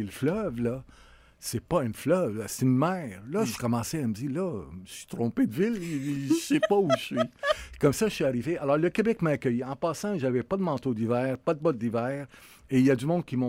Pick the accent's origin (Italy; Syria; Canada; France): Syria; born there; moved away; moi, je suis né en Syrie.